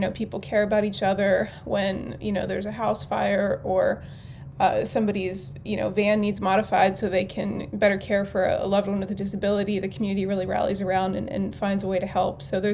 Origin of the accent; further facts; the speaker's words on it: New Castle, Pennsylvania, United States; now in Ambridge, United States; that was after we'd lived in Pittsburgh for about 5 or 6 years on the north side. And I grew up in Newcastle, about an hour north of here